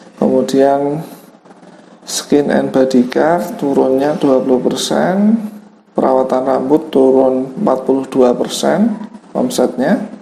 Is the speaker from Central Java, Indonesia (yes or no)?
yes; Blora, Central Java, Indonesia; born there; Jadi kalau di Blora ada ya, jadi di kota kelahiran saya itu ada